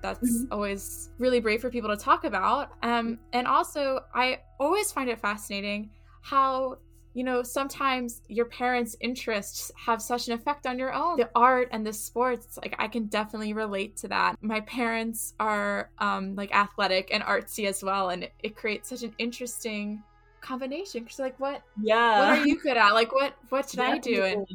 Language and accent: English; Maryland, United States; I'm from Maryland, and lacrosse is a very big deal here.